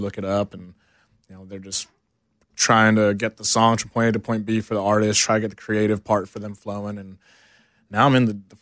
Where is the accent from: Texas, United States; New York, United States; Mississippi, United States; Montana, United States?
Texas, United States; Houston; Houston, Texas, born and raised.